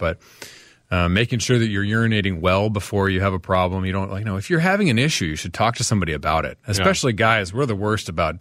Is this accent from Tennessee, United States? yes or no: yes; Franklin, Tennessee, United States; Yeah, so I'm from the Southern Delegation all the way down in Tennessee. This is where I grew up. So Franklin, Tennessee is a small town. Now it's a big town.